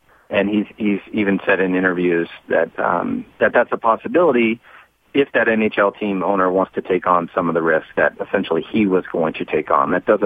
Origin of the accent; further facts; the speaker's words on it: Oakland, California, United States; Growing up in Oakland